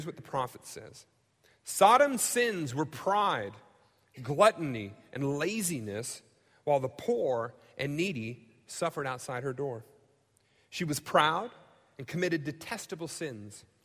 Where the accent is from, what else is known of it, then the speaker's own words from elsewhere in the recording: United States; because I've grown up in the United States. I love being an American. I love this country.